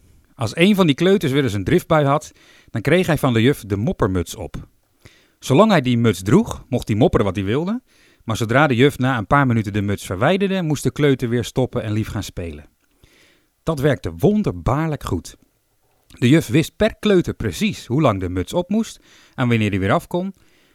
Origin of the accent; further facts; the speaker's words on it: Netherlands; Want wat zijn wij Nederlanders goed in mopperen?